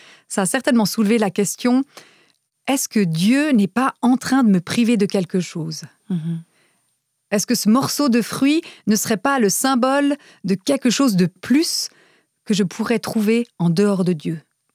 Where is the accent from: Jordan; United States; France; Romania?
Romania; French is a second language; je me rappelle d'ailleurs quand j'étais enfant en Roumanie